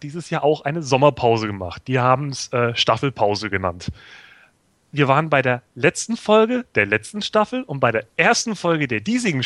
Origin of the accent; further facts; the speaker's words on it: East Germany, Germany; Ich komme aus dem Osten, ich darf das.